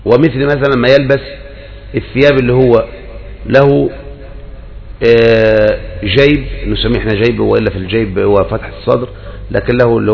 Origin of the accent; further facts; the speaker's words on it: Libya; الآن عندنا في ليبيا